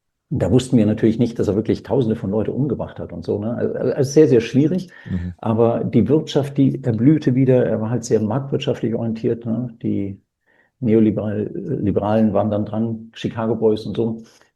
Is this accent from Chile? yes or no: yes; Chile; also born or lived in Germany; Ja, ich bin halt in Chile aufgewachsen. Ich war von 8 bis 15 war ich in Deutschland.